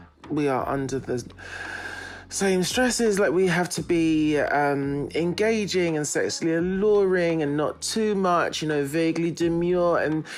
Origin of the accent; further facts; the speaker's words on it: London, United Kingdom; I'm from North London. I'm Jamaican and Zimbabwean.